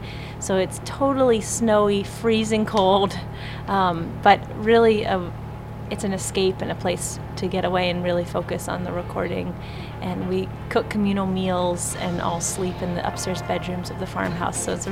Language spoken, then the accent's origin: English; Virginia, United States; I grew up in Virginia.